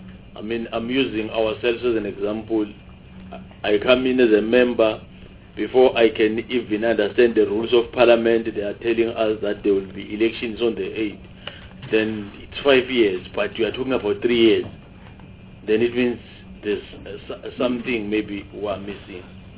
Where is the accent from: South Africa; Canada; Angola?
South Africa; Mpumalanga; I'm from Mpumalanga.